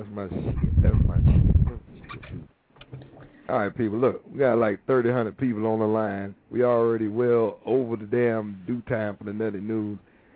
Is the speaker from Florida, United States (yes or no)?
yes; Florida, United States; I come from Florida, you know what I'm saying, getting the local weather in Belgium.